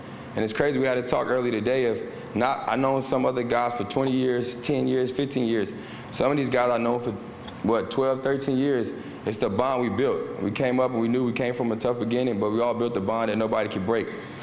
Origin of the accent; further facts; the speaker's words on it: Raleigh, North Carolina, United States; I was a kid from Raleigh, North Carolina. A kid with many dreams.